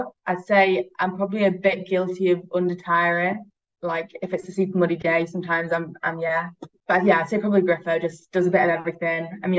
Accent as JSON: {"language": "English", "region": "Yorkshire and the Humber", "country": "United Kingdom", "said": "I ride cross, road, and love that track. Yeah, I'm from Yorkshire in the UK."}